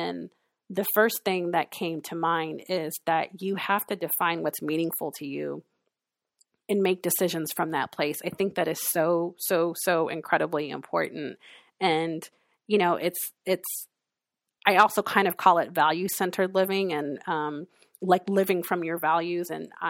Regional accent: California, United States; also born or lived in New York; being from New York, growing up in California, going to a HBCU, having vitiligo

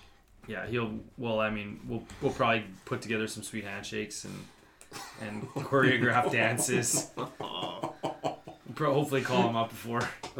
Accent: Canada; I needed a little Raptor feel. Being Canadian.

